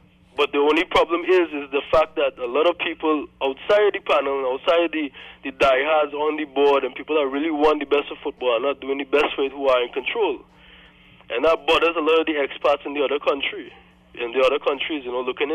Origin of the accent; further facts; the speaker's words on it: Trinidad & Tobago; And being a Trinidadian and knowing that you love the football and you have the passion for the football